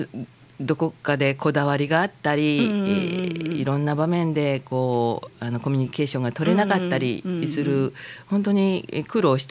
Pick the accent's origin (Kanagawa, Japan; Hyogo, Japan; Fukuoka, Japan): Hyogo, Japan; Aioi; この相生市、はい、生まれ育った相生市で、うんうん、普通に暮らしたいっていう気持ちで